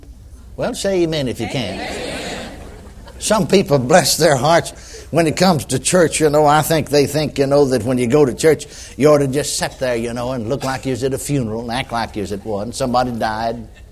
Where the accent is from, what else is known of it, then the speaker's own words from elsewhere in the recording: McKinney, Texas, United States; last time he came to my hometown, McKinney, Texas.